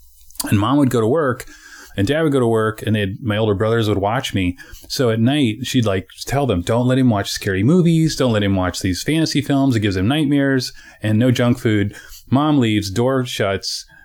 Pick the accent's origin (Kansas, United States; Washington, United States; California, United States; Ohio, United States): Ohio, United States; moved away as an adult; Because I was from Ohio, and she'd found out.